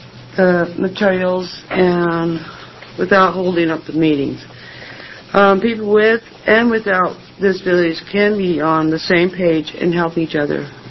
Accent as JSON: {"language": "English", "town": "Springfield", "region": "Oregon", "country": "United States", "said": "I'm from Springfield, Oregon, 97477."}